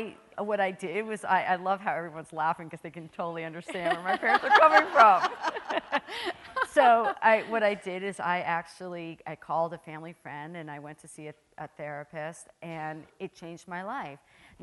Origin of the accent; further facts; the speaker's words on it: New York City, New York, United States; I'm from New York City, so, but you know, I think that they do have a much greater appreciation of therapy because they've seen how I've used it.